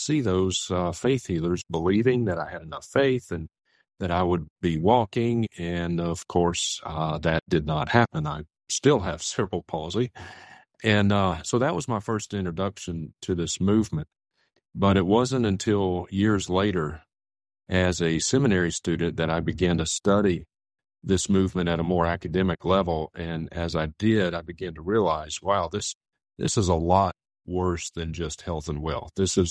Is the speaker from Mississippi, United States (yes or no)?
yes; Mississippi, United States; born there; So long story short, I was born in Mississippi, and I was born with cerebral palsy.